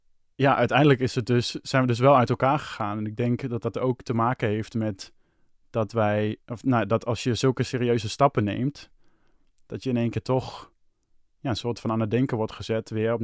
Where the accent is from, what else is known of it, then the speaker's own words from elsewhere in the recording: Hengelo, Overijssel, Netherlands; born there; mijn verhaal begint in Hengelo. Dat is waar ik geboren ben. In Hengelo had ik een vriendin. Daar woonde ik mee samen.